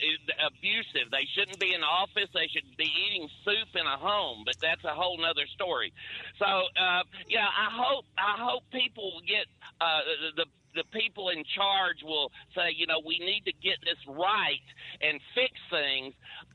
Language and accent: English; Georgia, United States; I'm actually from Georgia.